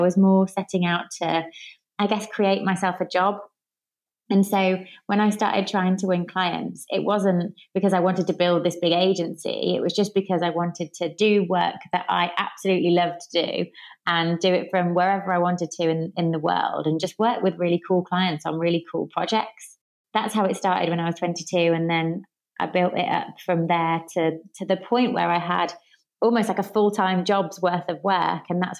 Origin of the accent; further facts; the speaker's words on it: Birmingham, West Midlands, United Kingdom; born and raised in Birmingham. I just turned 30 and then Birmingham's my base camp